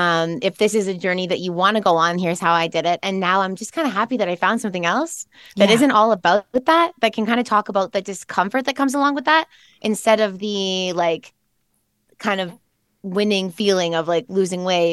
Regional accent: Canada; I'm Canadian

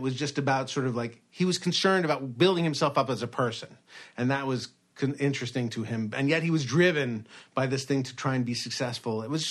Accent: Brooklyn, New York, United States; born there; I was born originally in Brooklyn, and he was born in Long Island.

